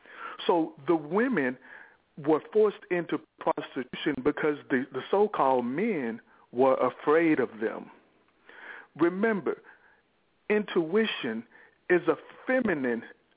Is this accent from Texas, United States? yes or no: yes; Houston, Texas, United States; I'm from Houston.